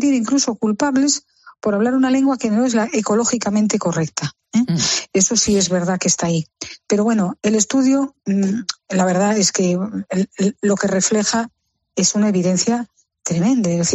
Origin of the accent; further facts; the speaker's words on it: Spain; es mi derecho, soy español, es la única lengua que estoy obligado a conocer